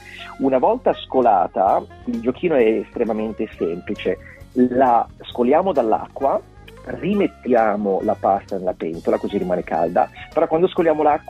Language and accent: Italian; Milan, Lombardy, Italy; perché essendo milanese l'autunno, le foglie che cadono, si va a castagne, funghi